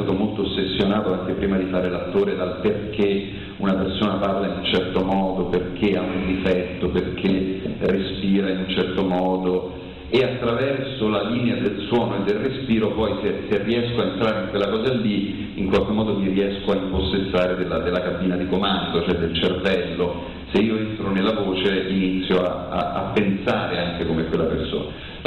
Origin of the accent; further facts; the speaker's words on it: Rome, Lazio, Italy; essendo nato e cresciuto a Roma, essendo metà pugliese, metà siciliano, parlando bene tutti i dialetti del nord